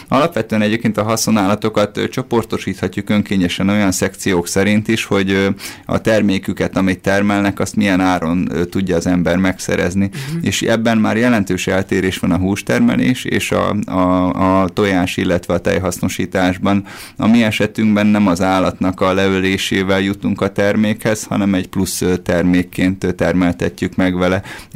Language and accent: Hungarian; Budapest, Hungary; én a születési családomban az ötödik kerületben nőttem fel, és nagyjából a kamaszkorom végére volt az, hogy a neutrális családom egy az egybe kiköltözött, tehát kiköltöztünk az agglomerációba egy picit a Rózsavölgybe, ez a 22.